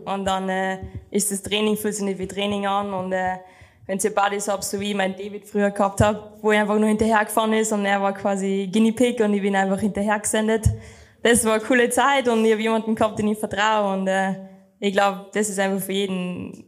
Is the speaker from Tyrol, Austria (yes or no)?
no; Saalbach, Salzburg, Austria; Da, wo ich aufgewachsen bin, Saalbach, wenn du einfach den Playground vor deiner Haustür hast